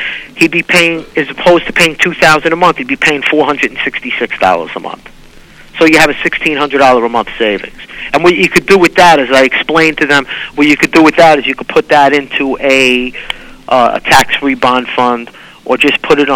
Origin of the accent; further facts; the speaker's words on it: Brooklyn, New York, United States; because I grew up in Brooklyn